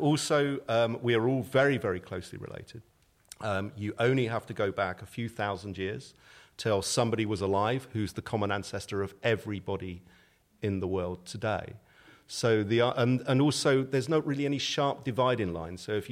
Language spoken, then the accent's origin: English; Swindon, South West England, United Kingdom; I can say that because I'm from Swindon.